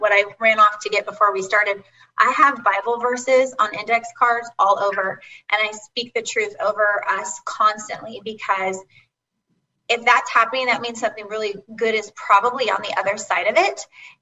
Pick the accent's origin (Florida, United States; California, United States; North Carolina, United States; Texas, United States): California, United States; And for both Craig and I growing up in California, it's all we know.